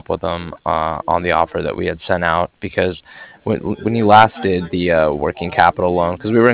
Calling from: Cardiff, Wales, United Kingdom; I was calling from Cardiff

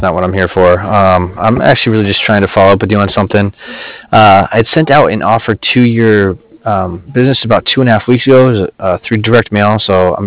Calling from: Cardiff, California, United States

